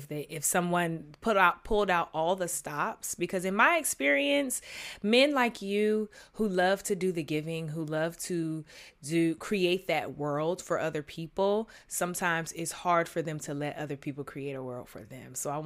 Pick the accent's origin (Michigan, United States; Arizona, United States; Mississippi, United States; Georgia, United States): Georgia, United States; Atlanta; Of course, I'm from Atlanta, so it was definitely cute to be booed up.